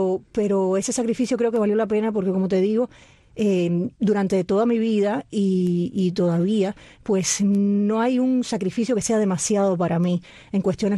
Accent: Cuba

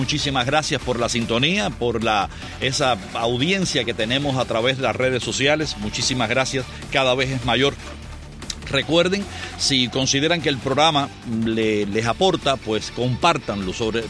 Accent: Cuba; Además, así somos los cubanos.

